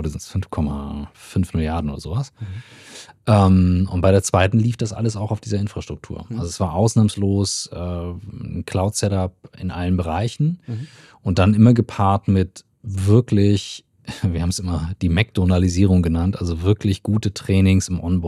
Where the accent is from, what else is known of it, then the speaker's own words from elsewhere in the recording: Kiel, Schleswig-Holstein, Germany; born there; norddeutsch, in Kiel geboren, eigentlich gelernter BWLer